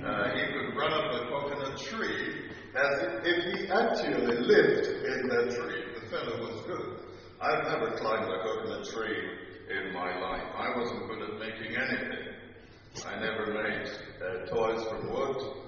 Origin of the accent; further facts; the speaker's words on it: Portland Parish, Jamaica; when I grew up back in Portland, Jamaica